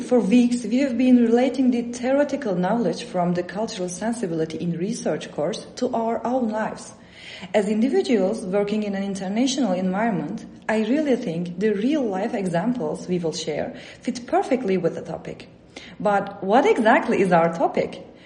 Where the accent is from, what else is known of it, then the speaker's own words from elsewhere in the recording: Turkey; now in Basel, Switzerland; I'm from Turkey. I studied law there, completed my master's and PhD, got my lawyer's license